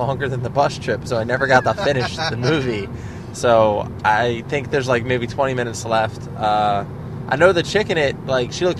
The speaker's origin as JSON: {"language": "English", "town": "Baltimore", "region": "Maryland", "country": "United States", "said": "Sorry, I'm from Baltimore. I can wear orange and black."}